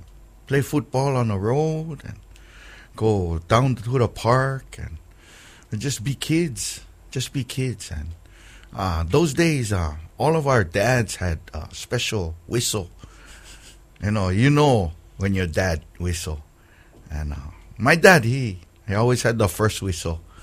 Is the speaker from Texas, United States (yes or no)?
no; Aliamanu, Hawaii, United States; Born and raised for the first 14 years of my life in a place called Aliamanu, just in the Salt Lake area between Aloha Stadium and Salt Lake.